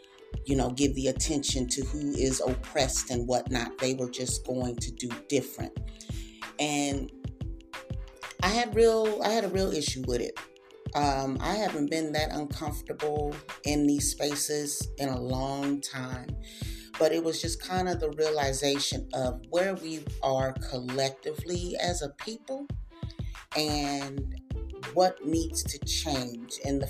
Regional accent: Springfield, Missouri, United States; Today's topic, my hometown, Springfield, Missouri. It is an interesting place to be born and raised in.

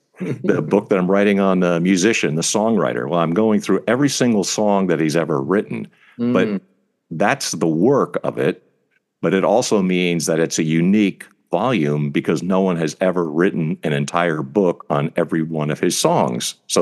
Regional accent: New Jersey, United States; because we grew up in New Jersey.

